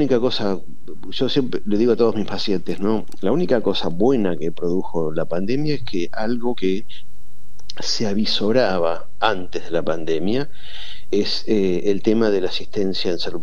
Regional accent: Buenos Aires, Argentina; nosotros somos porteños, estamos acostumbrados a que en Buenos Aires vos salís

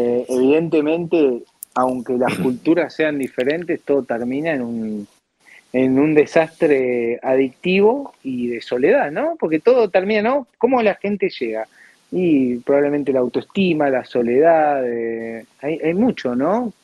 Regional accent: Buenos Aires, Argentina; acá soy de Villa Crespo

